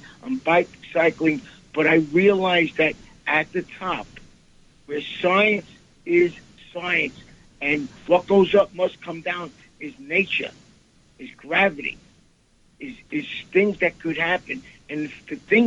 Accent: Brooklyn, New York, United States; I'm 65 years old, and I believe in science, right? I grew up in Brooklyn my whole life.

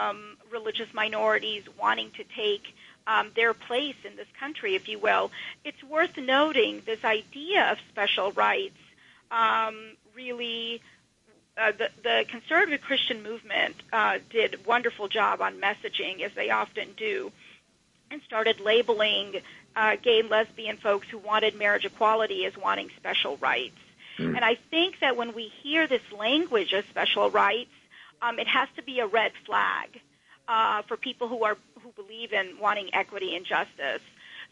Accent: Georgia, United States; now in New Jersey, United States; Yeah, I when I grew up in Georgia, you couldn't buy alcohol on Sundays, and now it has changed somewhat. But, you know, I'm in northern Jersey, and in Bergen County

